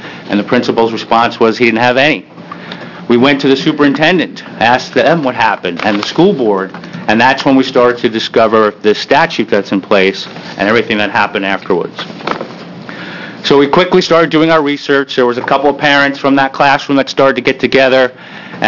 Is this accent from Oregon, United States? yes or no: yes; Beaverton, Oregon, United States; I'm from Beaverton. I'm in Representative Greenlick's district